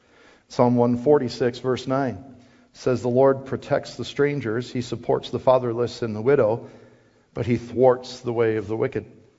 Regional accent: Iowa, United States; and here I am from Iowa, and we're all hanging out

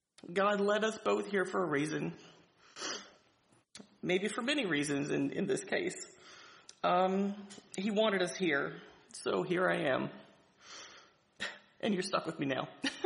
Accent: Chestertown, Maryland, United States; And I said, well, I grew up in Chestertown.

